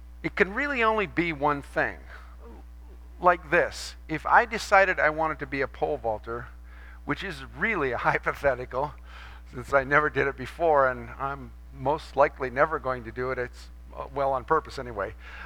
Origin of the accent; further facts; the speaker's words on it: United States; Now, one of the assumptions that I have as an American, and you have probably